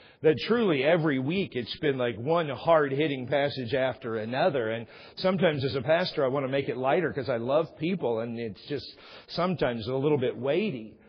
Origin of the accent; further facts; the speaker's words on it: Texas, United States; However, I am from Texas and we've gone everywhere.